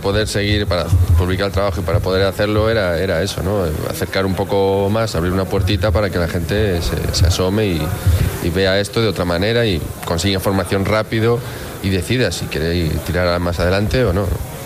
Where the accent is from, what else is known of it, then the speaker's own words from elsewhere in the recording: Galicia, Spain; como yo, además, como buen gallego, relativizo todo